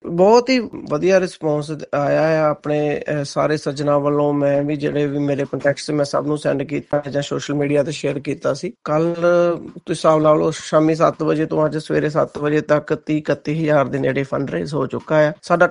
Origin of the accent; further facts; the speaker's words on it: Haripura, Haryana, India; ਸਾਡੇ ਪਿੰਡ ਦਾ ਮੁੰਡਾ ਆ, ਹਰੀਪੁਰਾ ਸਿਰਸਾ ਹਰਿਆਣਾ, ਸਿਰਸਾ ਡਿਸਟ੍ਰਿਕਟ ਹਰਿਆਣੇ ਤੋਂ, ਹਰੀਪੁਰਾ ਪਿੰਡ ਤੋਂ ਬਿਲੋਂਗ ਕਰਦੇ ਆ।